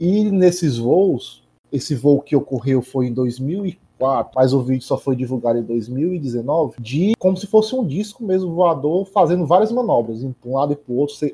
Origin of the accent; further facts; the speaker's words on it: Nova Rússia, Ceará, Brazil; que era para minha cidade natal, Nova Rússia, para ganhar um selo